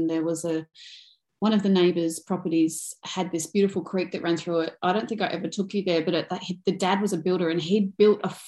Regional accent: New South Wales, Australia; also born or lived in Victoria; We lived in the country. Well, when I was really little, I was born in Victoria and I was 6 months old. We moved back to New South Wales and we lived in suburbia till I was about eight, I think. And then we moved out to a farm.

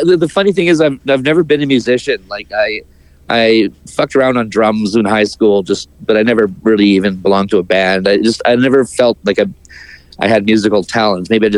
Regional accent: Victoria, British Columbia, Canada; And the first job I got offered was back here in Victoria, my hometown, so we moved again.

